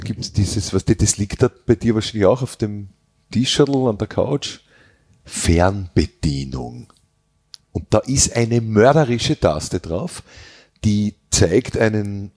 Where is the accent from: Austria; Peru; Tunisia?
Austria; Styria; Ich bin Steirer.